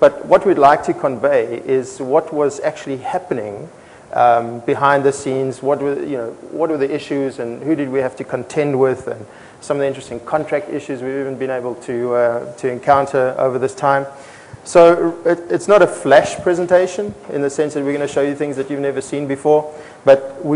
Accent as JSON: {"language": "English", "town": "Browns Bay", "region": "Auckland", "country": "New Zealand", "accent": "Browns Bay", "said": "yes, my accent is, in fact, Browns Bay."}